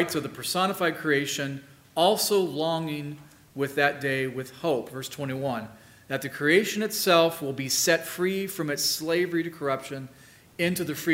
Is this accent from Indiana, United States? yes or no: yes; Indiana, United States; I said corn because I'm from Indiana.